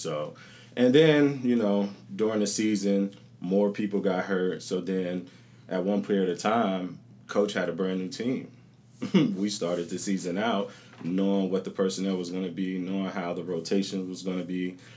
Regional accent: Las Vegas, Nevada, United States; I mean, I'm from Las Vegas.

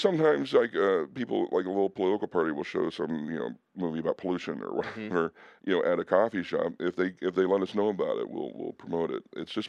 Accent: New Jersey, United States; But you know, I was raised in Jersey, so we use profanity as as adjectives.

